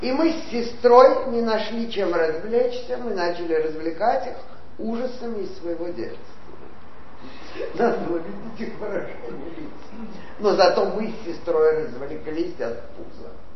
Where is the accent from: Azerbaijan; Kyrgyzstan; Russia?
Azerbaijan; Baku; я родилась в Баку, в старой крепости, где был высокий уровень наркомании, преступности, крыс, антисанитарии.